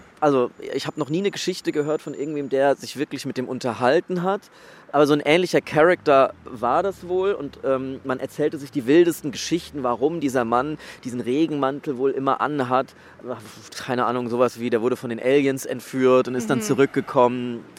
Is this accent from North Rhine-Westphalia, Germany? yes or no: no; Aschaffenburg, Bavaria, Germany; Ich komme ja aus Schweinheim. Schweinheim represent.